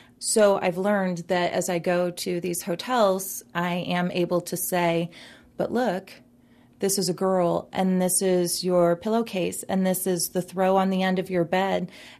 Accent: St. Louis, Missouri, United States; And we traveled to Pittsburgh and we traveled to Chicago and we ended up in St. Louis, my hometown.

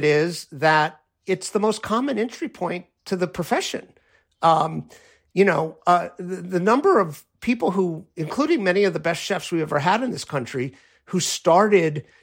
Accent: Miami, Florida, United States; I happened to speak some pretty good Spanish because I grew up in Miami

